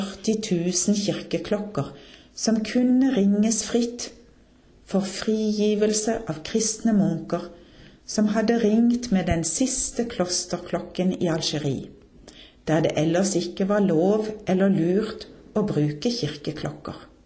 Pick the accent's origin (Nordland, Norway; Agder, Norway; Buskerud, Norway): Agder, Norway; Kristiansand; Jeg blir minnet om ringingen i min hjemby Kristiansand da jeg vokste opp.